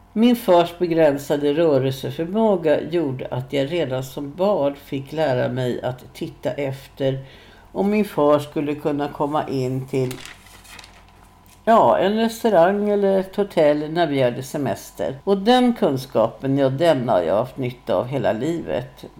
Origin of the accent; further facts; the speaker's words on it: Stockholm, Stockholm County, Sweden; born there; Jag föddes 1944 i Tallkrogens småhusområde, som ju var bland de första mindre villor som även arbetarklassen kunde ha råd med.